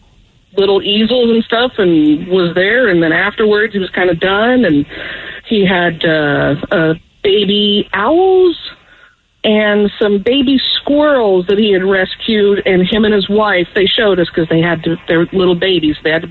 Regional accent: Fairmount, Indiana, United States; I'm from Indiana. I grew up in Fairmount, Indiana, which is where James Dean is from as well.

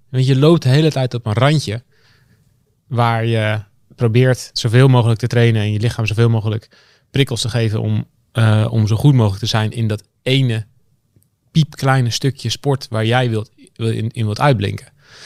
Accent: Heerhugowaard, North Holland, Netherlands; Ja, we komen uit heer Hugo Waard.

